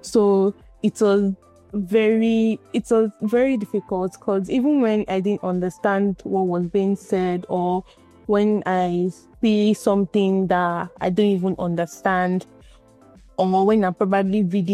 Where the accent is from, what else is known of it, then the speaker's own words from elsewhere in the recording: Ijebu-Ode, Ogun, Nigeria; also born or lived in Lagos; now in Abuja, Nigeria; Okay, so I grew up in Ijebu-Ode in Ogun State. Then I moved to Lagos for university studies, then work took me to Abuja.